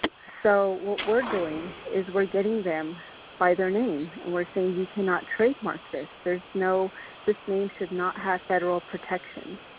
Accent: Big Mountain, Arizona, United States; I am from Big Mountain.

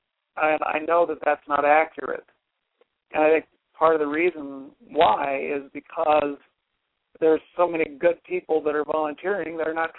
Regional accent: Glendale, Arizona, United States; I grew up in Glendale and went to Alhambra High School and also Grand Canyon College. So I'm kind of a West Side guy

